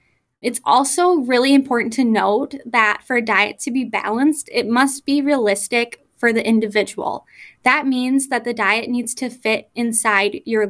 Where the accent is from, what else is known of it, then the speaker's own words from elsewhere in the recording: Eau Claire, Wisconsin, United States; now in Fort Atkinson, United States; I am originally from Eau Claire, Wisconsin, but came down to the Fort Atkinson area once I started my dietetic internship.